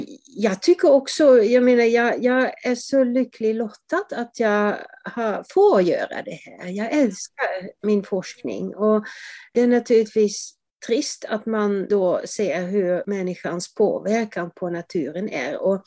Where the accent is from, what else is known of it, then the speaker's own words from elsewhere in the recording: Netherlands; now in Sweden; För jag är ursprungligen från Nederländerna och jag kom till Sverige för exakt 40 år sedan, 1982, i mars.